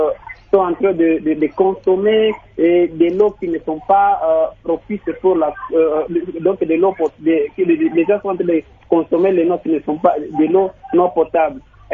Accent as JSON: {"language": "French", "town": "Bukavu", "region": "South Kivu", "country": "DR Congo", "said": "Parce que si chez nous à Bukavu, c'est une pratique qui laisse à désirer."}